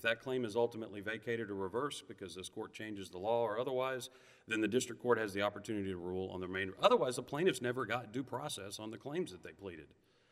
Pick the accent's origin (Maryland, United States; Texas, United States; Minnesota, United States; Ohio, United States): Texas, United States; Houston; now in Austin, United States; I did, Your Honor. I grew up in Houston. I live in Austin at the moment.